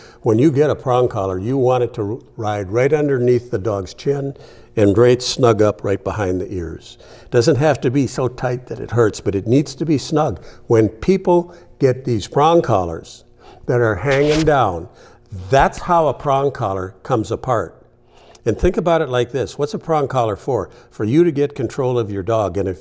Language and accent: English; Canada; I grew up in Canada. I'd walk him in the woods across from our house.